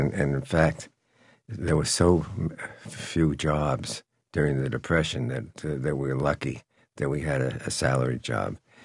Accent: Boston, Massachusetts, United States; born or raised there

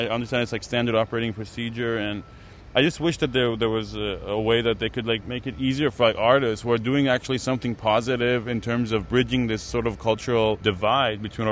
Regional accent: Iran; Growing up in Iran, where we were raised in this very Orwellian state

